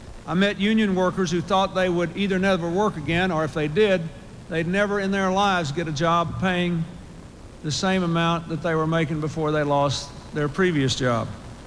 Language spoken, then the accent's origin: English; Arkansas, United States; I talked to college students in my home state of Arkansas